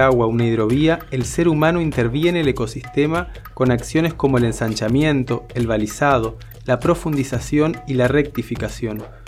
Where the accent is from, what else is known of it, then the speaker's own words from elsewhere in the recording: Argentina; nos implica no solo como argentinas y argentinos, sino también en diálogo con nuestros países vecinos.